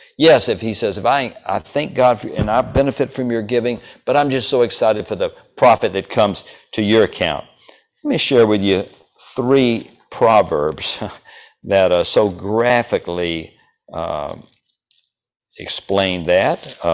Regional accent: Deep South, United States; I'm from the Deep South, you know, for the shocking price.

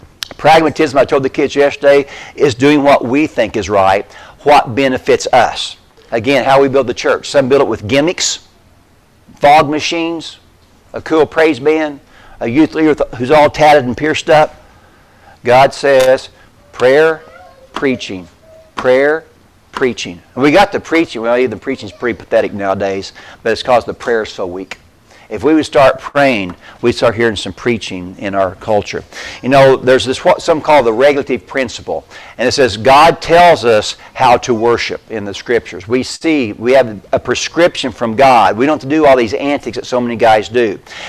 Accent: Bone Gap, Illinois, United States; Now, I've joked before, I'm from Bone Gap. I can't be sophisticated.

